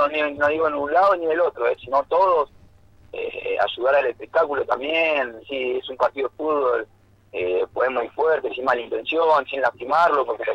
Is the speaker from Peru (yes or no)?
no; Buenos Aires, Argentina; vos imaginate que nosotros somos de Buenos Aires